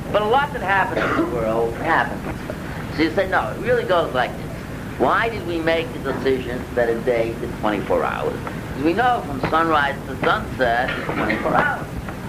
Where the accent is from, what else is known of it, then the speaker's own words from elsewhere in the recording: New England, United States; I grew up in New England, so stories about New England mill town